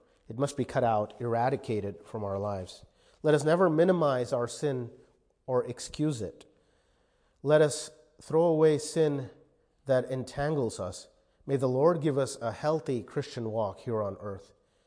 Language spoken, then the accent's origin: English; India; Obviously, I did not know growing up in India that those were oppressive.